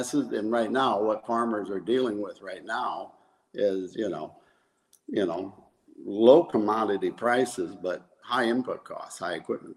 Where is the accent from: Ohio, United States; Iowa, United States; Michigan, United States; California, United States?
Iowa, United States; Seneca; Well, I am from North Central Iowa. Address is Fenton, but I claim a town or a city called Seneca, and we live in the suburbs of Seneca, about 2 miles out.